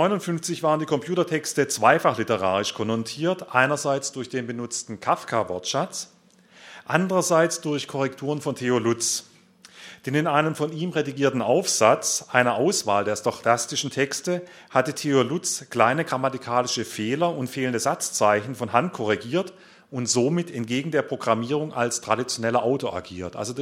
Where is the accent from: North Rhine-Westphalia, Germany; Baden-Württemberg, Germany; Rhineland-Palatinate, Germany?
Baden-Württemberg, Germany; Stuttgart; ich komme aus Stuttgart.